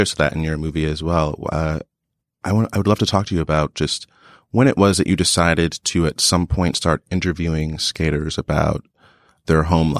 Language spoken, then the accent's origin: English; New Jersey, United States; I'm from New Jersey. I didn't have many skateboarders in my town